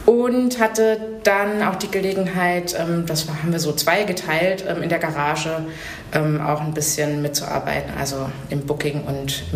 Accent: Bärenbach, Rhineland-Palatinate, Germany; born there; now in Saarbrücken, Germany; Und ich komme gebürtig aus Bärenbach bei Kirn, das ist ein kleines Kaff in Rheinland-Pfalz, also im Feindgebiet sozusagen. Und ja, lebe aber schon seit 2005 in Saarbrücken und habe jetzt inzwischen den Dialekt auch vollumfänglich drauf.

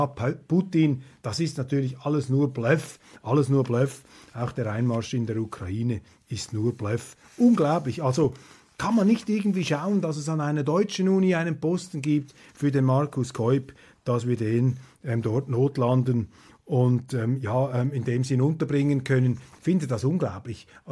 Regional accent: Switzerland; wo es dir also als Schweizer schlichtweg die Schuhe auszieht, wenn man dem zuhört.

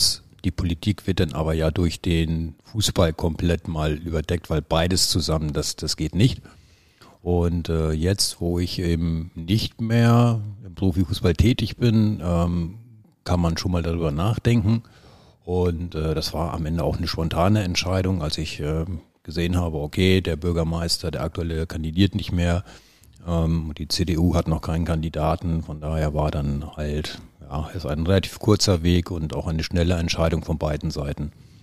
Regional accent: Lower Saxony, Germany; Ich bin ja im Raum Lüneburg, ist richtig. Es ist sogar der Landkreis Uelzen gewesen, aber eigentlich war Lüneburg noch näher dran. Wir waren genau an der Grenze. Es ist ein ganz kleines Dorf in der tiefsten Lüneburger Heide mit 300 Einwohnern.

